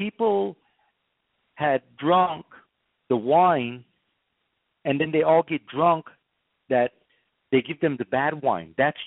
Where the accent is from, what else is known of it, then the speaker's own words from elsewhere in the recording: California, United States; and no winery, and I'm from Napa Valley, ever made wine like this.